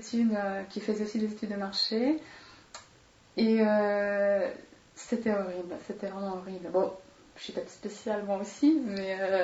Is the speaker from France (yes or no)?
no; Sweden; French is a second language; J'ai 32 ans, je viens de Suède